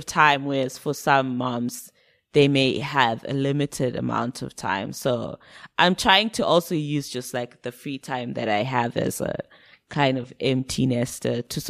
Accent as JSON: {"language": "English", "country": "Zimbabwe", "tie": "born or raised there", "said": "when I was growing up in Zim, I listened to a lot of UK music."}